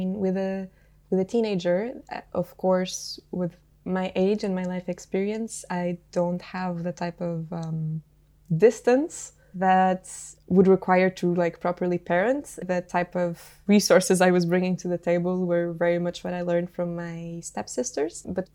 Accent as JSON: {"language": "English", "country": "Portugal", "second_language": "English", "said": "I come from Portugal. I am 24"}